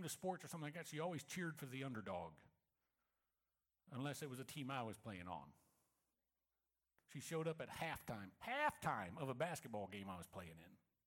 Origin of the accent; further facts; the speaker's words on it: Missouri, United States; I grew up in North Central Missouri. So I've grown up a St. Louis Cardinals baseball fan all my life.